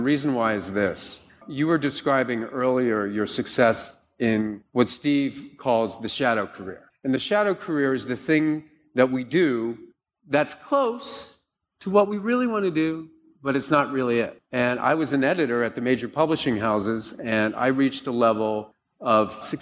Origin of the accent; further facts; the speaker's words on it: Ireland; I'm Irish, and there's no better storyteller than a drunk Irish guy at a bar.